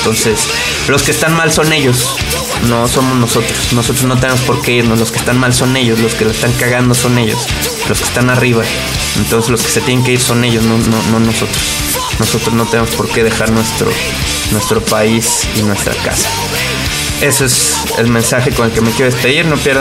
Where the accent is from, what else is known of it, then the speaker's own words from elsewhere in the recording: Mexico; como seres humanos y como mexicanos en este momento tan complicado que estamos viviendo